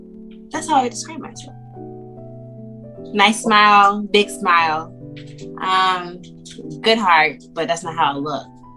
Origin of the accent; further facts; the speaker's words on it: Georgia, United States; now in Oak Grove, United States; I was born and raised in Georgia, but I currently live in Oak Grove, Kentucky with my husband and my son.